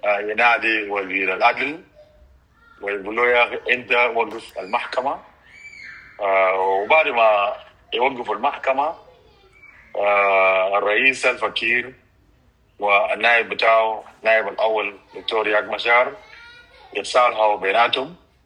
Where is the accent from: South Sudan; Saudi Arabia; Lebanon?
South Sudan; نحن شعب جنوبي